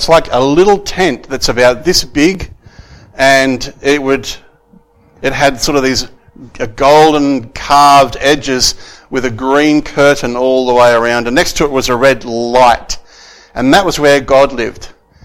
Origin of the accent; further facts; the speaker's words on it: Broken Hill, New South Wales, Australia; And I grew up in Broken Hill in New South Wales. And I grew up a member of the Catholic Church, the Roman Catholic Church.